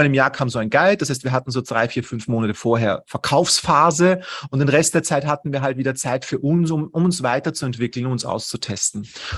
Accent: Austria; bei uns in Österreich dauert die Schule, wenn du eine höhere bildende Schule machst und nicht so die allgemeine Schule machst, dauert die bei uns bis 19, du bist dann mit 19 fertig, dann gehst du ins Bundesheer.

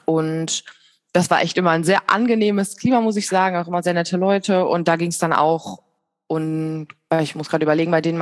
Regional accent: North Rhine-Westphalia, Germany; now in Hilden, Germany; Ich komme aus der Nähe von Düsseldorf, beziehungsweise da komme ich gar nicht her. Ich komme aus dem Bergischen Land und wohne aber jetzt in Hilden in der Nähe von Düsseldorf

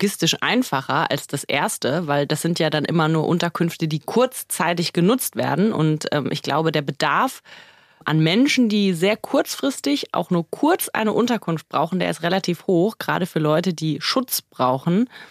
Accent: Cologne, North Rhine-Westphalia, Germany; aus Köln, also aus meiner Heimatstadt

